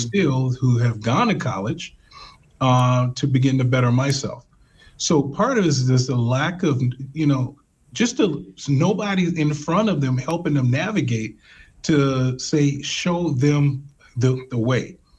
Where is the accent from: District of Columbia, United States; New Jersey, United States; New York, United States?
District of Columbia, United States; Washington; I grew up in Washington, D.C. Mm-hmm. So, I grew up in the projects in D.C.